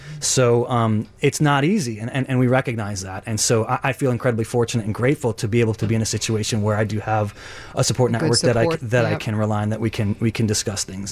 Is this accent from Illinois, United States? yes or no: yes; Chicago, Illinois, United States; also born or lived in Tehran, Iran; I've been in the Chicago area, western suburbs, and then in and out of the city for pretty much my whole life. I went out east to school, but I've been in Chicago pretty much my whole life.